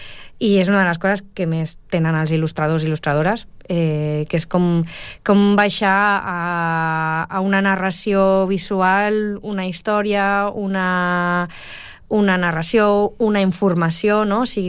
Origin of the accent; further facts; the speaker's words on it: El Prat de Llobregat, Catalonia, Spain; El primer de tot és que jo sóc del Prat, no sóc de Lleida